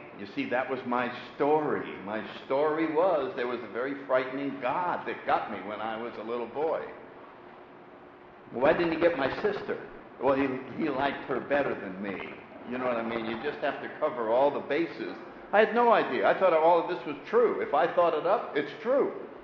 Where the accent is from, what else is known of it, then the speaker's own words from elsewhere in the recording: New Haven, Connecticut, United States; As I said, I grew up in New Haven, Connecticut a long, long time ago.